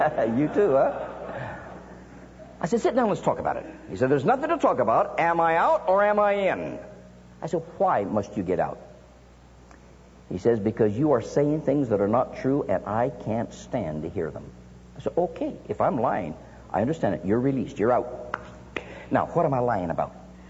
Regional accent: San Jose, California, United States; born there; But it was San Jose State playing us, and I was born in San Jose.

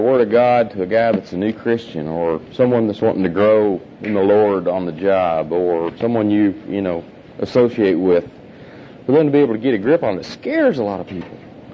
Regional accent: Oklahoma City, Oklahoma, United States; Way of introduction … I'm from Oklahoma City. I'm a businessman.

